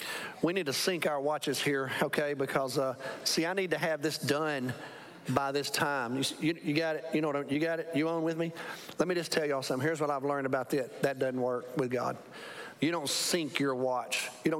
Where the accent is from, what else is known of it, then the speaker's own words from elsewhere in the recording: Alabama, United States; He lives in Montgomery, Alabama, lives in my home state.